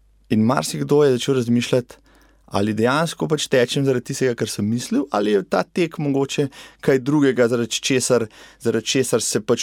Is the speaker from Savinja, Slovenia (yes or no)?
no; Preddvor, Upper Carniola, Slovenia; Jaz sem doma iz občine, iz Preddvora, ki ni lih največja v Sloveniji